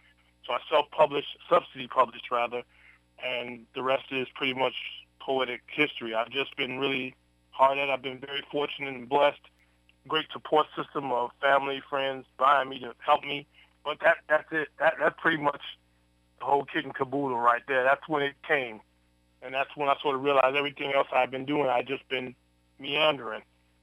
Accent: Chicago, Illinois, United States; I grew up in Chicago, born, raised, lived in Chicago, Southside. Those are where my roots from. I love the Windy City.

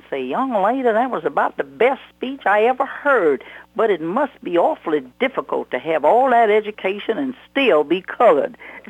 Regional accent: Louisiana, United States; born there; when I was back in my home state, which is your home state, Louisiana, and sometimes I'm embarrassed to claim it, but, you know, that's where I was born.

